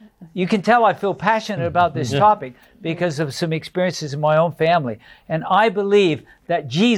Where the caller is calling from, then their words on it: South Africa; I'm from South Africa, and I watch it on my free-to-air decoder.